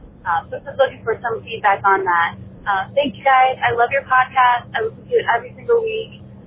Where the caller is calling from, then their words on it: North Carolina, United States; I'm calling from North Carolina.